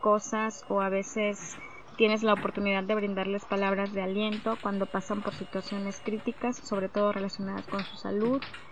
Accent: Veracruz, Mexico; soy de Veracruz, trabajo en un hospital que se encuentra en esta ciudad.

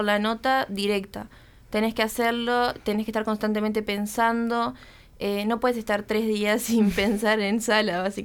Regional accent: Montevideo, Uruguay; en realidad soy del oeste de Montevideo también, y justamente por eso me interesó la nota y investigar un poco más sobre el oeste.

